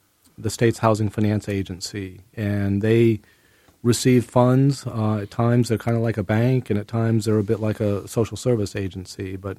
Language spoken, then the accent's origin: English; Topsham, Maine, United States; Well, I grew up here in Maine. I grew up on a dairy farm in Topsom, Maine, and went to Brunswick High School and University of Maine